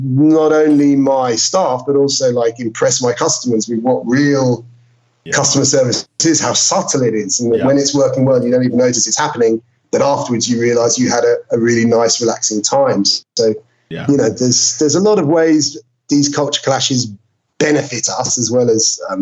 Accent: England, United Kingdom; I like to keep my Englishness, and all of this being a miserable old bastard is part of being English, you know?

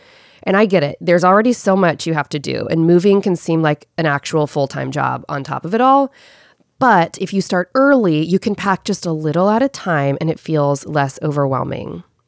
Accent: Pensacola, Florida, United States; I moved back to my hometown of Pensacola, Florida, a place that's held my heart since I was a little girl.

